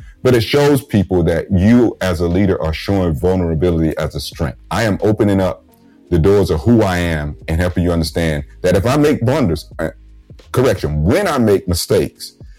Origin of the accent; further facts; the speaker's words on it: Georgia, United States; she's actually from my home state of Georgia. Right? I have to claim that that's where she's from.